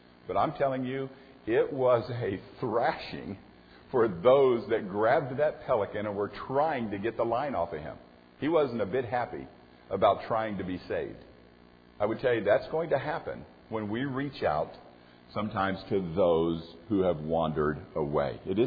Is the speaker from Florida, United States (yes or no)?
yes; Florida, United States; Growing up in Florida, the situation that they were showing in the video, I've seen repeatedly in Florida.